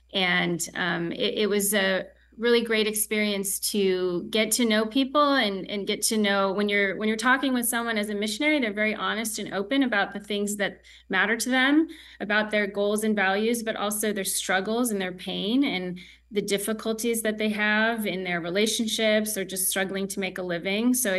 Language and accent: English; California, United States; born there; I was born in California. I was blessed with wonderful parents.